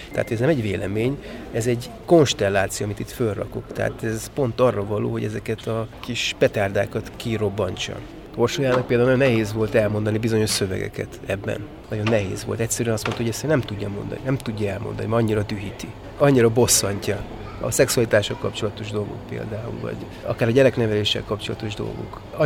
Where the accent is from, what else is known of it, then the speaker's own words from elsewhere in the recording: Debrecen, Hajdú-Bihar, Hungary; Lehet, hogy ez azon is múlik, hogy mi debreceniek vagyunk mindannyian